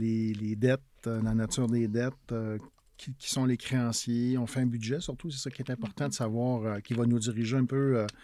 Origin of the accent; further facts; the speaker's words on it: Lotbinière, Quebec, Canada; Je suis originaire de Lotbinière. Mon père avait une ferme laitière et tout simplement en campagne.